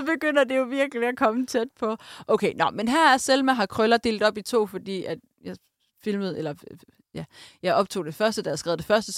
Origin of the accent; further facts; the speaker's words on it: Aalborg, North Denmark Region, Denmark; Jeg kommer fra Aalborg.